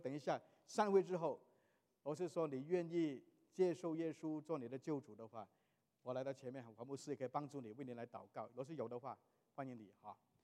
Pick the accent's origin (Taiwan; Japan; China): China; 我们中国人说什么呢？工欲善其事，必善什么？必善其器